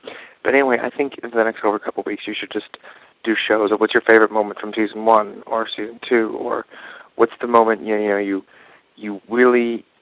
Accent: Orange, California, United States; I'm from Orange, California.

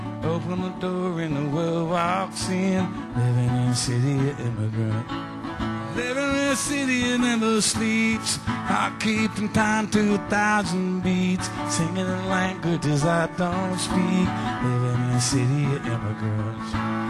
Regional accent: Texas, United States; And especially, I grew up in Texas.

